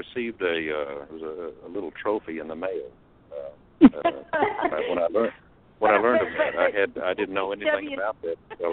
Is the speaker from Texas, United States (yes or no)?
yes; Texas, United States; Well, I grew up in West Texas, and I grew up working on ranches.